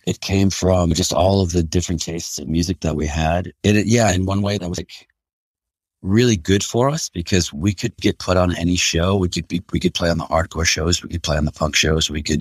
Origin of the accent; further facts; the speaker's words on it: Pittsfield, Massachusetts, United States; Yeah, I was born in Pittsfield, Massachusetts, in Western Mass. It's funny because when I tell people I'm from Western Mass